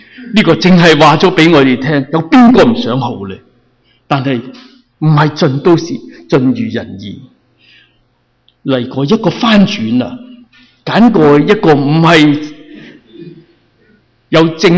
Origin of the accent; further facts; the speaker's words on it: Boston, Massachusetts, United States; 虽然波士顿个个都知道我是来自哪里，我来自波士顿的嘛